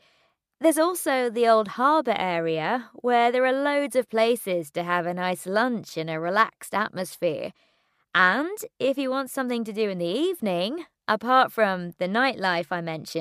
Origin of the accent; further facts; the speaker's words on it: London, United Kingdom; now in Bristol, United Kingdom; I couldn't get used to it at first because I came from London, where no one ever speaks to you. When I first moved to Bristol, I'd feel uncomfortable if a stranger talked to me in the street.